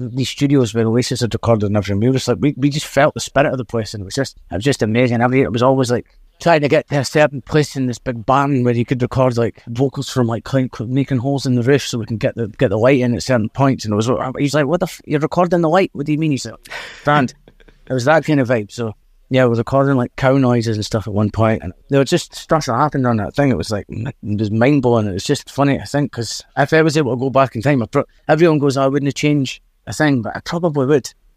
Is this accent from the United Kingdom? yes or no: yes; Dundee, Scotland, United Kingdom; place we're from in Drybra and Dundee, but it's not like we've never really talked about like, oh, we're from Drybra